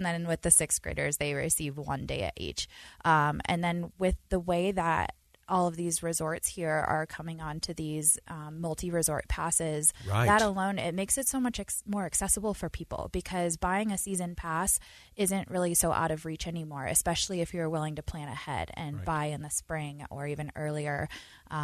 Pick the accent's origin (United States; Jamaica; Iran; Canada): United States; Utah; It's so common for people to get really excited as soon as they realize that we're here from Utah.